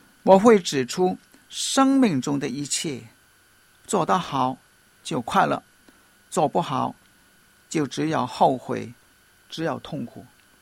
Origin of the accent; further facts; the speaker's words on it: Hong Kong; 或者我们香港人说沙市最高峰的时候